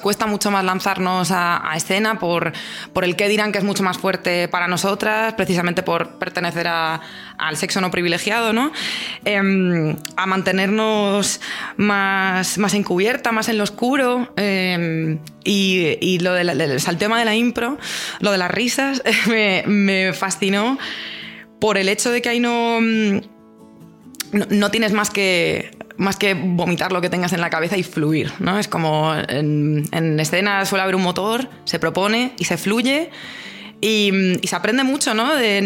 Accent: Madrid, Community of Madrid, Spain; soy de Madrid. No quiero vivir en Madrid.

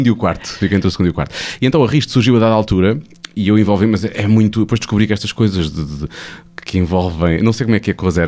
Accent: Santarém, Portugal; now in Lisbon, Portugal; eu quando vim de Santarém para Lisboa, pensei, nunca mais vou

